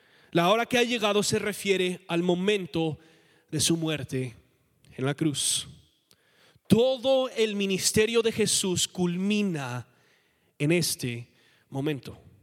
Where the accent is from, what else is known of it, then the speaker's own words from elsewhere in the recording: Mexico City, Mexico; cuando yo crecí en México, cada 6 meses teníamos que renovar nuestra visa.